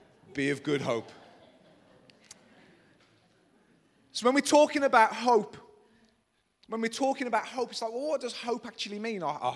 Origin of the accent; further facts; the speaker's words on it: Upper Gornal, West Midlands, United Kingdom; when I was a kid growing up on Lawnswood Road, technically Lower Gornal, but really Upper Gornal, right? Let's be honest. I don't know where I come from.